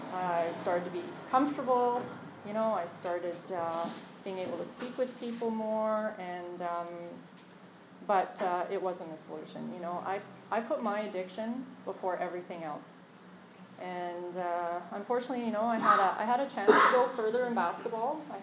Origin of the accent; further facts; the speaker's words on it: Montreal, Quebec, Canada; born there; I was born in Montreal, December 64. So I recently turned 50.